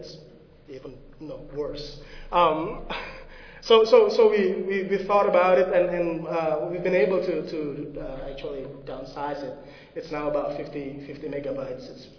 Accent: South Dakota, United States; And I'm from South Dakota, and in South Dakota, dead zones are real.

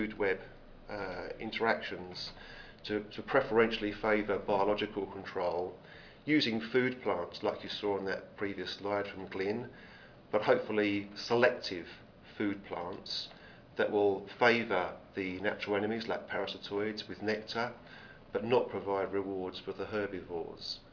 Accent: Australia; I'm actually from Australia, not New Zealand. I work now at Charles Sturt University in New South Wales.

